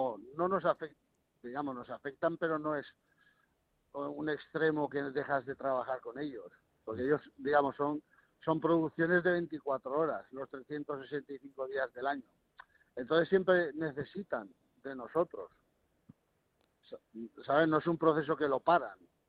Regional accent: Spain; como yo como español, que soy el dueño

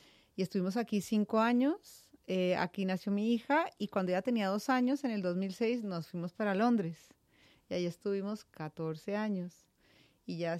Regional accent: Bogotá, Colombia; moved away as an adult; now in United States; yo soy colombiana, nací en Bogotá, toda la vida viví en Bogotá, pero en el año 97 me mudé a Nueva York

